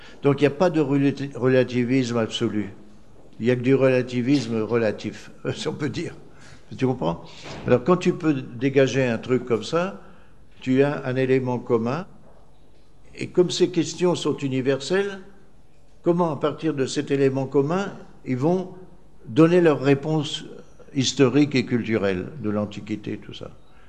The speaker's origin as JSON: {"language": "French", "country": "Papua New Guinea"}